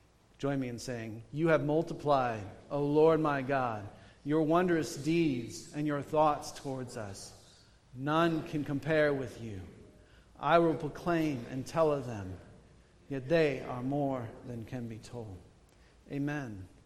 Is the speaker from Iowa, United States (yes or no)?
yes; Iowa, United States; Shortly after this incident, I moved back to Midwest. I was originally from Iowa. I started splitting my time between Wisconsin and Iowa.